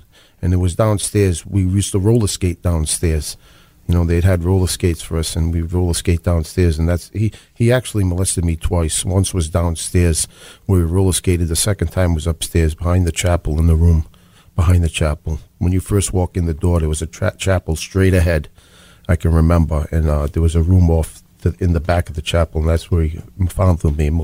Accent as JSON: {"language": "English", "town": "Providence", "region": "Rhode Island", "country": "United States", "tie": "born or raised there", "lives_now": "Warwick, United States", "said": "I was born on Vesey Street in Providence, Rhode Island."}